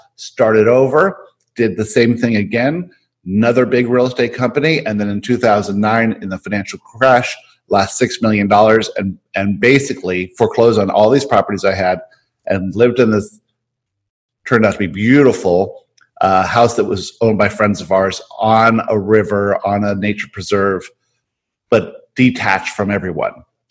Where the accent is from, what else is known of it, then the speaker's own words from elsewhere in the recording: Florida, United States; And so then growing up, I grew up very normal in South Florida.